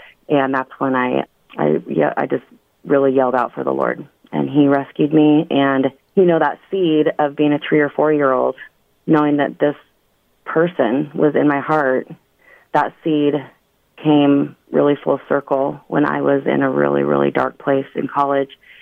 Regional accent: Idaho, United States; now in Portland, United States; I grew up in Idaho.

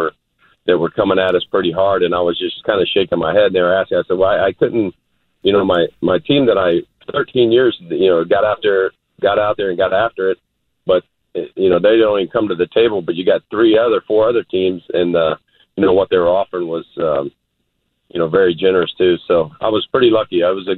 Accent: Houston, Texas, United States; And my hometown team called me off the out of the house to come down there and pitch. And I probably had 3 of my best years at my advanced age pitching for the Astros

